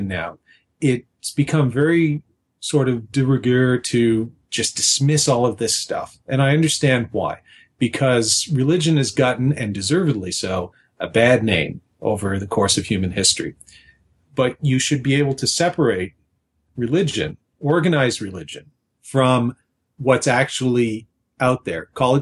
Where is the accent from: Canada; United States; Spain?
Canada; Being a Canadian, I don't have very many friends who are conservative Republicans